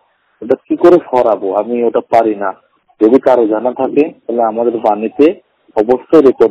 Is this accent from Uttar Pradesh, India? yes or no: yes; Allahabad, Uttar Pradesh, India; আমি দু চোখে অন্ধ, আমার বাড়ি হলো এলাহাবাদ।